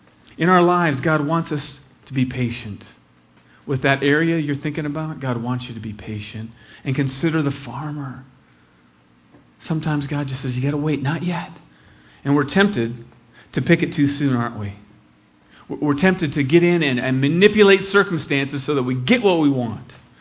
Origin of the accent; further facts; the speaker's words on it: Midwest, United States; I'm from the Midwest. Go ahead and raise the right other. It's okay. Thank you. Proud Midwesterner over here.